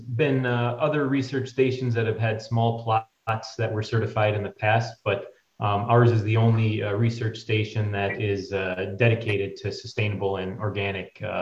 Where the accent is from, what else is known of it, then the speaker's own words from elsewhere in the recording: Wisconsin, United States; moved away as an adult; Yeah, well, I'm originally from Wisconsin, but I went ahead and went to school at the University of Minnesota.